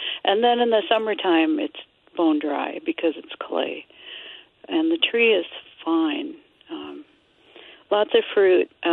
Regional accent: North Dakota, United States; Where I grew up in North Dakota, we called them June berries.

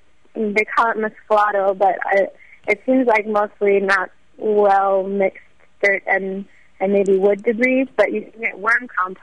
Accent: Pennsylvania, United States; now in Venezuela; I'm from the Philadelphia area, actually, and I'm here working at an international school.

